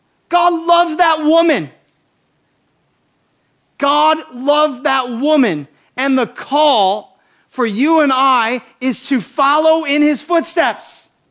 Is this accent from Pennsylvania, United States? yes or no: no; Granite City, Illinois, United States; Sorry, I'm a Granite City guy.